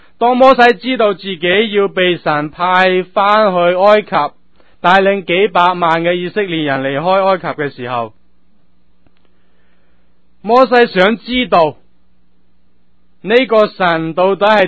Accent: China; 我们中国人有千千万万那么多的神，到底讲的哪一个？

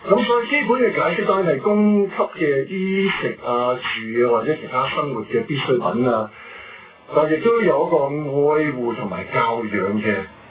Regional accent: China

